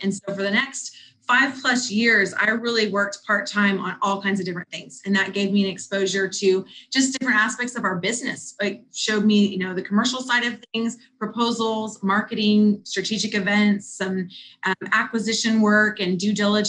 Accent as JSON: {"language": "English", "town": "Houston", "region": "Texas", "country": "United States", "tie": "born or raised there", "said": "But I grew up in Houston, Texas. I was a middle kid, and I grew up wanting to be a nurse"}